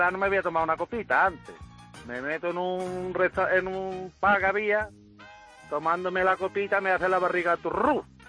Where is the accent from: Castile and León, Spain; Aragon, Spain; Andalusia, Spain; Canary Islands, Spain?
Andalusia, Spain; Lora del Río; Tengo que poner de antemano que Lora de Río, vamos, soy de Lora de Río, bueno, del priorato.